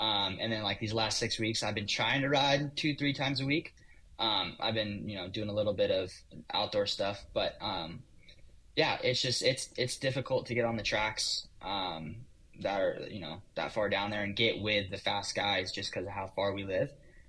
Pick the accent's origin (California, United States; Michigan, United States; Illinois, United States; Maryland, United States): California, United States; Simi Valley; It's a bit hard because I'm from Simi Valley, which is, you know, north of L.A.